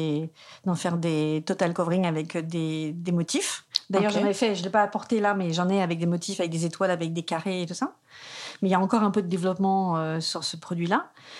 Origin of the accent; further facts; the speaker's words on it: Corsica, France; Moi, je suis française, je suis franco-corse.